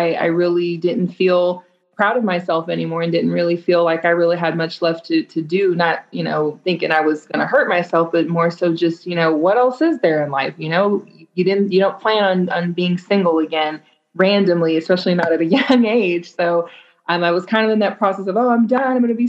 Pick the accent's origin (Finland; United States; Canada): United States; Dallas, Texas; So I'm a native of the Dallas-Fort Worth Metroplex. I'm from Dallas, Texas.